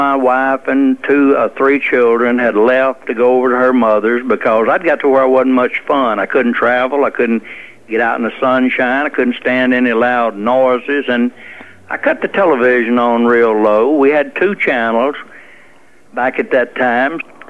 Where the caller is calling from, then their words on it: Monroe, Louisiana, United States; From Monroe, Louisiana.